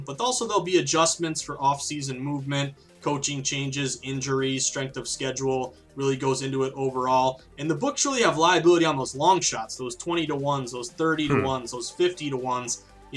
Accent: Philadelphia, Pennsylvania, United States; I'm from Philadelphia, I'm a diehard Eagles fan.

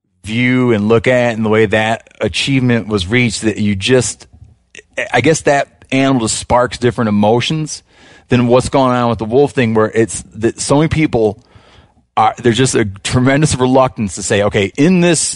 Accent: Michigan, United States; They're not doing fantastic in the southern portion of my home state of Michigan, which is absent of them.

